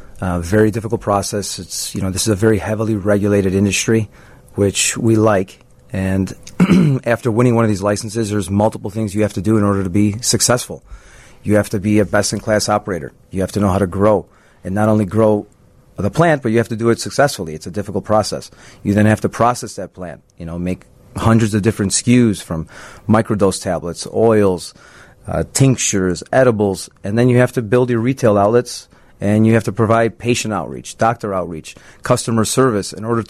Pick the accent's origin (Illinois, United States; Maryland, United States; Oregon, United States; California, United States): Illinois, United States; Well, we started here in Illinois, which is my home state.